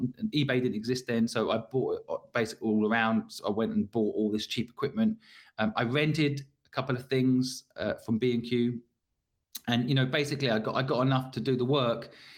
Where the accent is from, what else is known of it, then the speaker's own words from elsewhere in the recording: Cambridge, East of England, United Kingdom; I walked past this house in Cambridge, which is where I grew up in England.